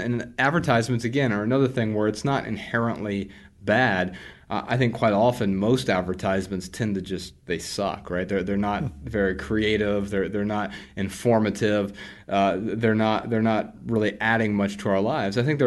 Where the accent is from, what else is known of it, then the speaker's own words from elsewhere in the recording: Dayton, Ohio, United States; I grew up really poor in Dayton, Ohio, on food stamps and welfare, government assistance, you know, WIC programs